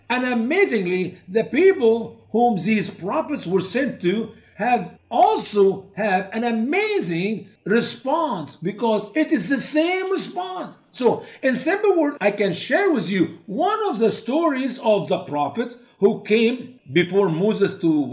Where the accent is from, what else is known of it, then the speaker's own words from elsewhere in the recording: Egypt; the Hafs Quran, the one we grew up in Egypt, and Muslims there believe that it is the perfect word of Allah